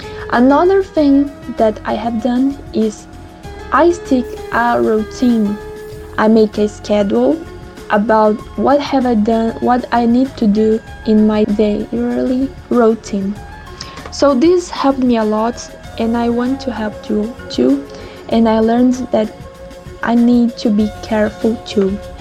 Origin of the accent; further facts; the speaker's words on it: São José do Rio Preto, São Paulo, Brazil; I'm from San José do Rio Preto